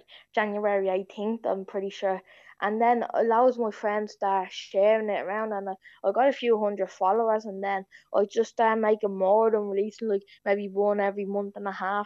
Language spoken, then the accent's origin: English; Sallynoggin, Leinster, Ireland; I love Sally Noggin. It's my hometown, you know what I mean? Everyone says that they love their hometown, but no one loves my hometown as much as I do.